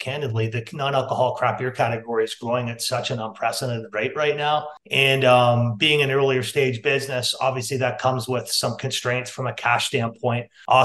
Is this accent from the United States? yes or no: no; Canada; I'm Canadian, if you haven't picked that up.